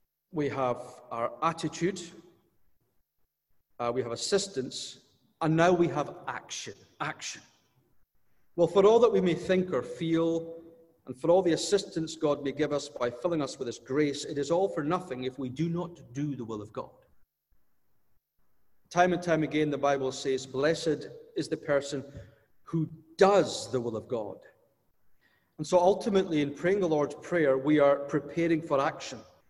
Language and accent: English; Scotland, United Kingdom; We're sinners and we're Scottish, which means that all too often our attitude is both can't do and don't want to do.